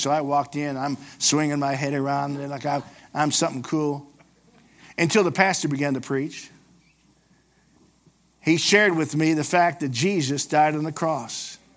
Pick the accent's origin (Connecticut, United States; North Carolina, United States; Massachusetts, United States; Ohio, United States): Ohio, United States; Cleveland; I moved from West Virginia, went back to my hometown of Cleveland, then down to Columbus, Georgia, Phoenix City, Alabama.